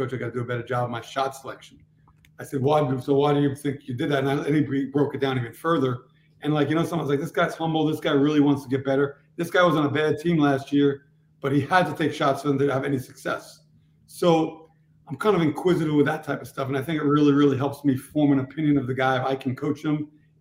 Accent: Queens, New York, United States; He's from Queens too. We're both from Queens, so he's got that schmooze in him, I'm sure too.

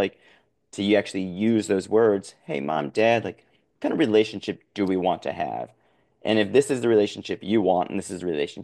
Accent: Chicago, Illinois, United States; now in Los Angeles, United States; I say I'm from Chicago, live in LA.

